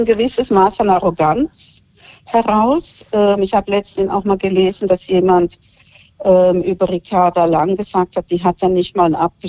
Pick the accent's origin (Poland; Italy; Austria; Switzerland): Switzerland; German is a second language; Ja, ich bin Schweizerin und bin in der Schweiz aufgewachsen und habe da eben die direkte Demokratie mitbekommen.